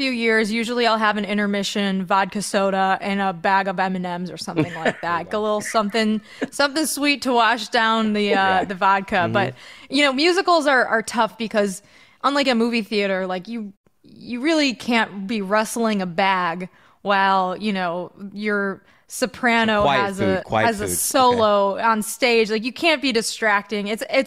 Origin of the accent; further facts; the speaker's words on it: Illinois, United States; my sister and I grew up outside of Chicago, so we were not too far from a pretty decent sized musical theater scene.